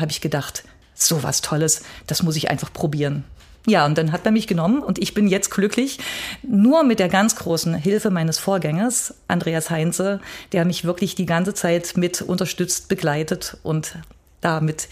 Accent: Dresden, Saxony, Germany; ich bin ja als Dresdner Chorleiterin

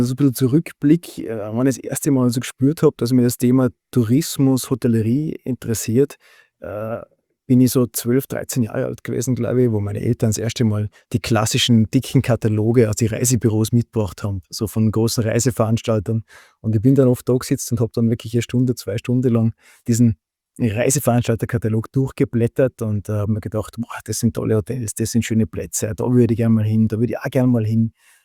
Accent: Austria; Bin dann direktissimo eigentlich eine Woche nach der Matura direkt zum Bundesheer, wie es halt bei uns in Österreich so üblich ist.

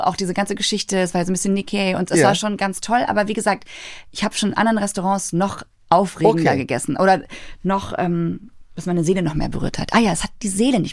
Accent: Berlin, Germany; ich komme ja auch aus Berlin

